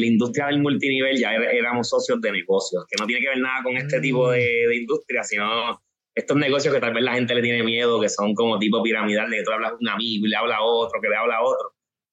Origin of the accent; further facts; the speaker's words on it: Bayamón, Puerto Rico; soy de Bayamón, todos los 3 socios somos de Bayamón.